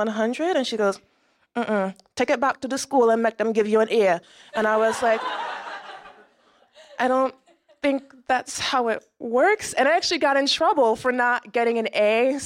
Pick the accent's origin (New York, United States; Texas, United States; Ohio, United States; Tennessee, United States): New York, United States; So what it was like growing up in New York... It was interesting.